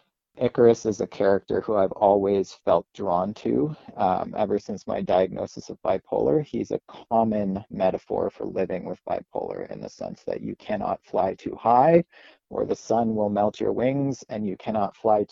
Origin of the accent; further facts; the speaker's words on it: Kitchener-Waterloo, Ontario, Canada; also born or lived in Guelph / Hamilton; now in Montreal, Canada; I grew up in Kitchener-Waterloo, lived for a time in Guelph and a time in Hamilton, and have been based in Montreal for the past 6 years now.